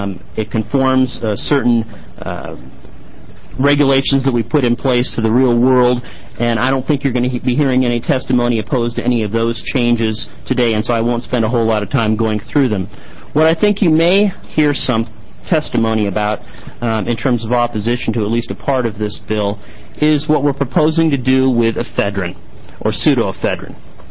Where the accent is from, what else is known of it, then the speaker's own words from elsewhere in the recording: Oregon, United States; You see that little clipping I have from a tent that exploded in South Beach State Park in my hometown here last year.